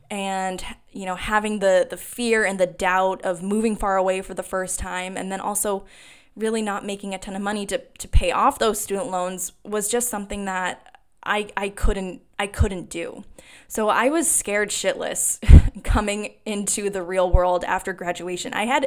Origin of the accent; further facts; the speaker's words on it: New Hampshire, United States; I couldn't even start off in Manchester, New Hampshire, which was just 20 minutes outside of my hometown in New Hampshire